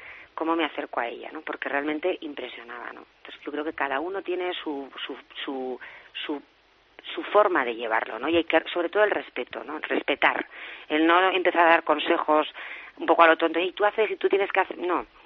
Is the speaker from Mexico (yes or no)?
no; Huesca, Aragon, Spain; Yo, por ejemplo, soy de Huesca